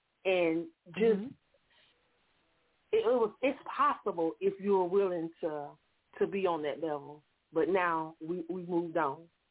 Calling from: Myrtle Beach, South Carolina, United States; I'm calling from Myrtle Beach.

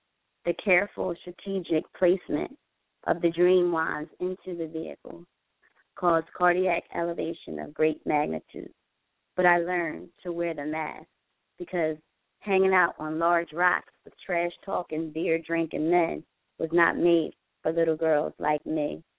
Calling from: New Jersey, United States; from South Jersey.

